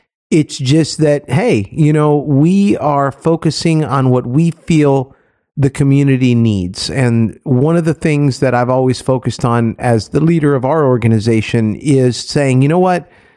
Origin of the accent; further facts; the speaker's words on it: Miami, Florida, United States; It's from my hometown down in Miami.